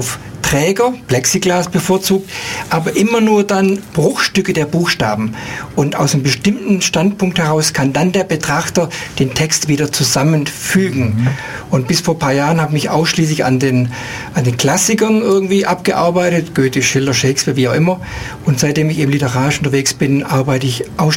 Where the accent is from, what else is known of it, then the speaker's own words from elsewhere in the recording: Reutlingen, Baden-Württemberg, Germany; born there; Ich bin in Reutlingen geboren, also in Baden-Württemberg, Reutlingen. Habe in Stuttgart Geodäsie studiert